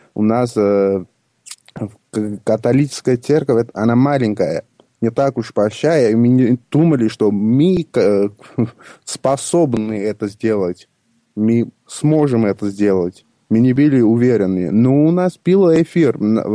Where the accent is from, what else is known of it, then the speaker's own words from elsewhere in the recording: Armenia; я из Армении